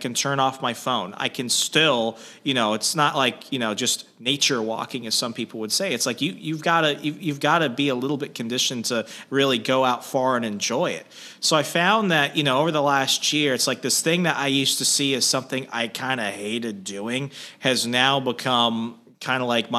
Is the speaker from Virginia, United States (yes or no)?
yes; Virginia, United States; I grew up in Northern Virginia over the past 10 years.